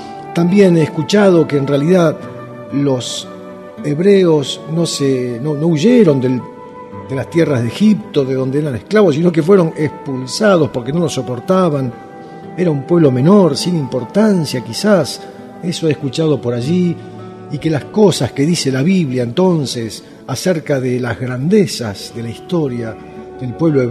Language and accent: Spanish; Argentina; algunos argentinos que no somos tan buena gente también, que los hay.